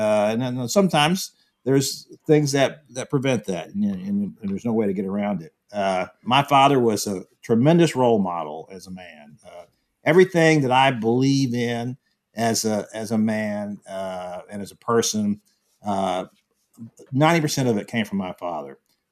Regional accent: Houston, Texas, United States; I grew up reading Mickey in Houston, the old Houston Post, a tremendous storyteller.

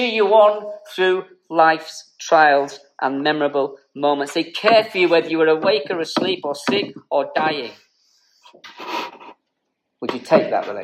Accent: Ireland; now in United Kingdom; I'm Irish, so I can say whatever I want about you people.

